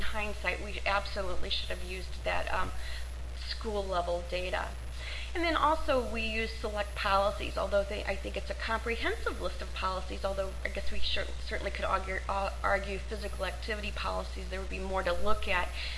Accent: St. Louis, Missouri, United States; I'm originally from St. Louis, Missouri. We'd have seen the opposite in St. Louis, Missouri.

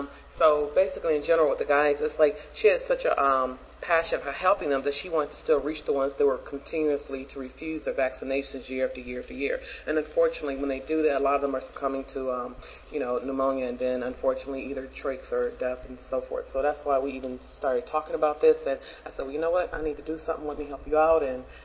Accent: Cleveland, Ohio, United States; I'm from Cleveland, Ohio.

